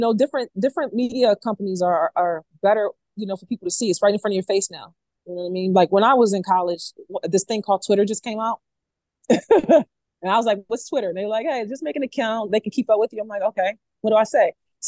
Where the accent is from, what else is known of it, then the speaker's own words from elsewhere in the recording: Baltimore, Maryland, United States; now in Atlanta, United States; Louisville is obviously my city, but born and raised in Baltimore